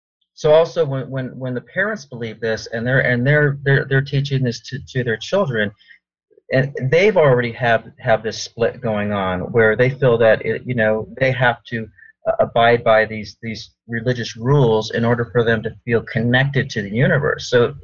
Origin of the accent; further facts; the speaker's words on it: Glendale, California, United States; I was raised in Glendale, California, which is near, you know, of course, in L.A.